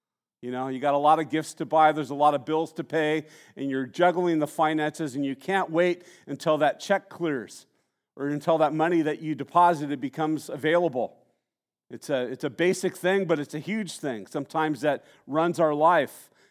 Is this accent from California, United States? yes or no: yes; Santa Barbara, California, United States; I remember growing up in Santa Barbara when I was younger, I did a lot of surfing.